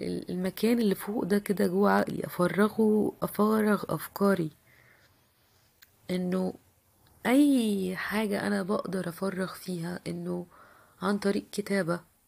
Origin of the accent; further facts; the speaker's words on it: Egypt; بتحس انه في لقطة كده احنا مصريين دايما بيقولك يعني ايه